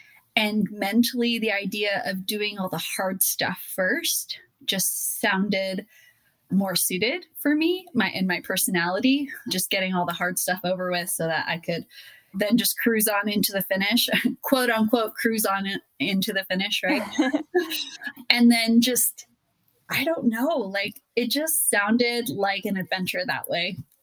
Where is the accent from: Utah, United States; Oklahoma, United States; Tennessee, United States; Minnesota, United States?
Utah, United States; walk towards my home state of Utah